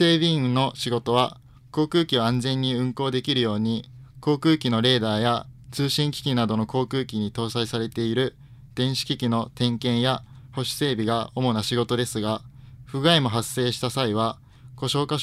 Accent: Hitachi, Ibaraki, Japan; 出身は茨城県日立市です。

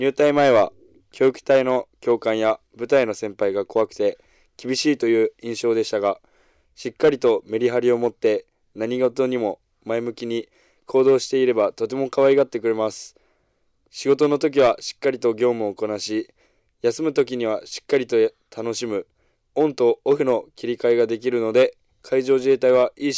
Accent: Chiba, Japan; now in Okinawa, Japan; 私は千葉県出身ですので

